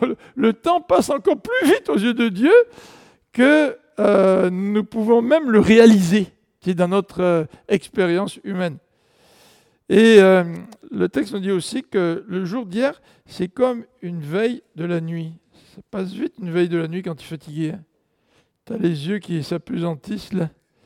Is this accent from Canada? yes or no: no; France; On appelle ça chez nous en France faire du bachotage.